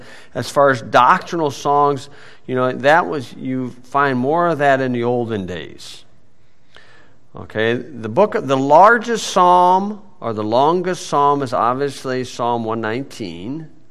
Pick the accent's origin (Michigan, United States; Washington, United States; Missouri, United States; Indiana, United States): Indiana, United States; Hebron; And I'm from Hebron, Indiana.